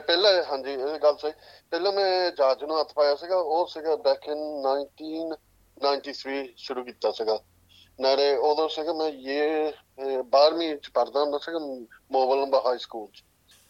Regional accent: Heran, Punjab, India; now in United Kingdom; ਅਸੀਂ ਇੱਥੇ ਇੰਗਲੈਂਡ 'ਚ ਮੂਵ ਹੋਏ ਸੀਗੇ 1986 'ਚ, ਨਾਲੇ ਅੱਧੇ ਪਿੱਛੇ ਹੈਗੇ ਇੰਡੀਆ ਤੋਂ, ਨਕੋਦਰ ਤੋਂ, ਨਾਲੇ ਸਾਡਾ ਪਿੰਡ ਹੈਗਾ ਹੇਰਾਂ।

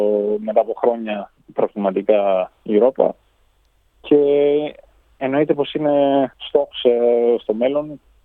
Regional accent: Australia; also born or lived in Greece; Μεγαλώνοντας στην Αυστραλία από τα 9-10, δηλαδή για μένα, εγώ έχω 2 πίτσα στην ουσία. Και η Ελλάδα και η Αυστραλία για μένα είναι το ίδιο πράγμα.

